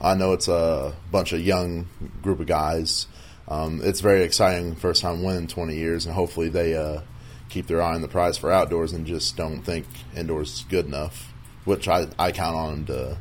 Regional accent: Harrisburg, Pennsylvania, United States; So that really motivated me to do something for my hometown, even though I didn't bring back the championship. You know, I don't think anyone's ever really been second in the nation from Harrisburg that I know of.

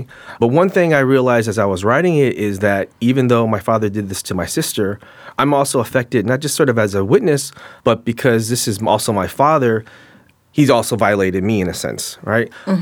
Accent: San Francisco, California, United States; I grew up in the North Beach Projects, so it's a kind of weird place because it's like literally the cable car runs right through it.

